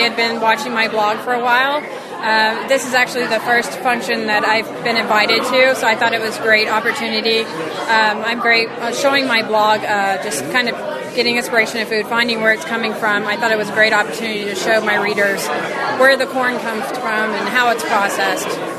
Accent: Texas, United States; I'm from Texas

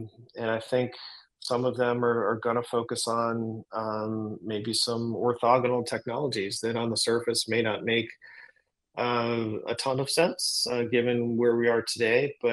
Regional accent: Yorktown, Virginia, United States; Yeah, so I grew up in Yorktown, Virginia, which is down southeast Virginia in Tidewater.

